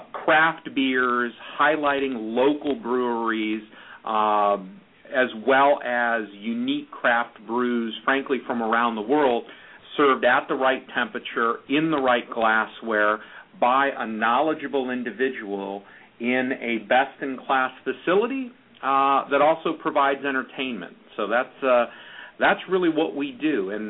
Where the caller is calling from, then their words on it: Tampa, Florida, United States; I'm calling from our corporate office in lovely Tampa, Florida.